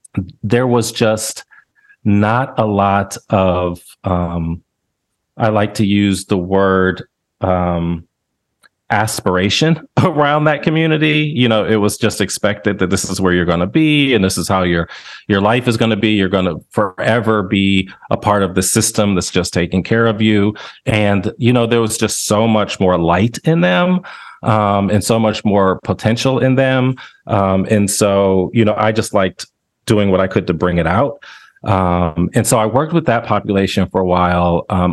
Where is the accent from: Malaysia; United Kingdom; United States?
United States; Akron, Ohio; now in Tennessee, United States; I am originally from Ohio, Akron, Ohio, to be specific, and went to university up in Cleveland.